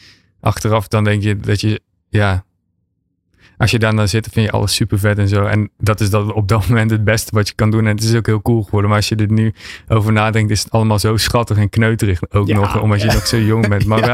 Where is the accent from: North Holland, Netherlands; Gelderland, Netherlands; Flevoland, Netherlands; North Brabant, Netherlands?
North Brabant, Netherlands; Rijsbergen; ik ging op drumles in Rijsbergen. Dat is het dorpje waar ik opgegroeid ben.